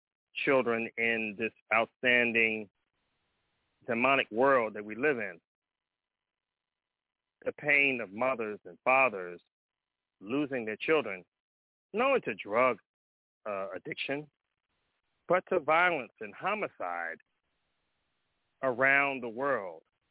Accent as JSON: {"language": "English", "town": "Compton", "region": "California", "country": "United States", "said": "Stand up, California, because I love it. San Diego, because I'm from Compton."}